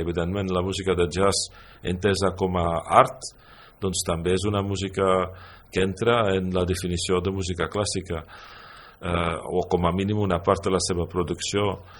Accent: Catalonia, Spain; Perquè vivim a Catalunya, som catalans.

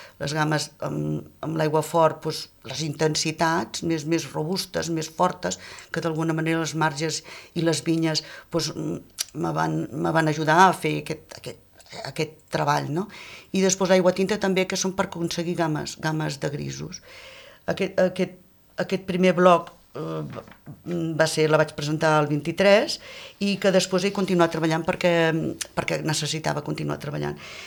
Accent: Pradell de la Teixeta, Catalonia, Spain; also born or lived in Tarragona; sóc de Pradell de la Teixeta i farà uns 9 anys que tinc l'estudi casa a Pradell. Jo, pues, per temes laborals i tal, vaig anar a Tarragona, és on me vaig formar a l'Escola d'Art i Disseny

